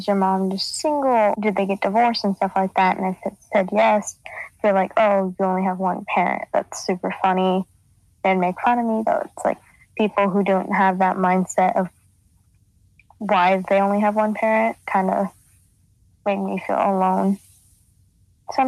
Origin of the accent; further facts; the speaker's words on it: Aliso Viejo, California, United States; I'm 15 years old, and I'm from Aliso Viejo, California.